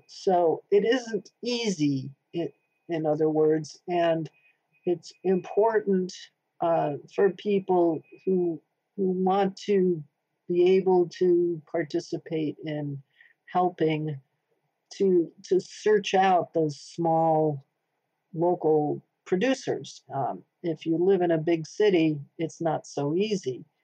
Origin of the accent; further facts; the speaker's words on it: Vermont, United States; And I come from Vermont, in which the dairy industry has been a bedrock of our state, economy for many decades, probably 200 years.